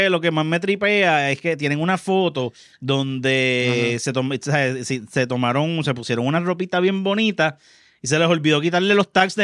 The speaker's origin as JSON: {"language": "Spanish", "country": "Puerto Rico", "said": "Donde yo vivo, señores, yo soy un boricua en un mar de dominicano."}